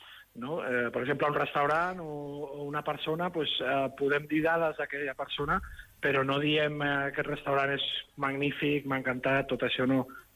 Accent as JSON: {"language": "Catalan", "town": "Sant Feliu de Guíxols", "region": "Catalonia", "country": "Spain", "said": "Jo sóc de Sant Feliu de Guíxols"}